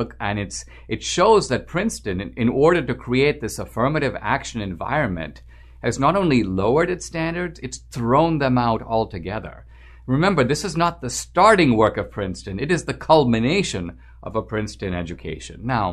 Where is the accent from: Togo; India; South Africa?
India; Mumbai, Maharashtra; now in New York City, United States; I'm born and brought up in Mumbai just like Dinesh.